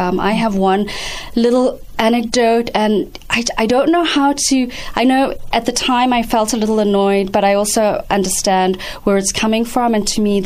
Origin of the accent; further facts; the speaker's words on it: Guelph, Ontario, Canada; I was like, well, yeah, we're from Guelph. I mean, we didn't get on a bus from somewhere and come, you know.